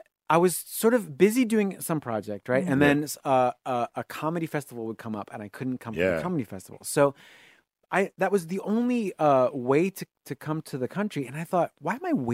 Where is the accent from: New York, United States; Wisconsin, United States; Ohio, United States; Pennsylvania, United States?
New York, United States; Well, I grew up in a suburb of New York City.